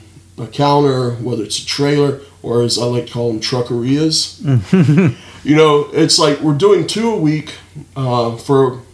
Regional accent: Louisiana, United States; moved away; You know, it's like I'm from Louisiana. I didn't even try breakfast tacos for like my first 4 or 5 years here.

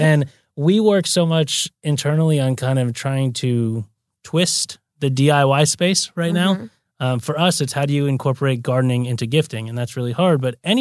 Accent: Santa Monica, California, United States; also born or lived in Brazil; I'm born and raised native, so I grew up in Santa Monica.

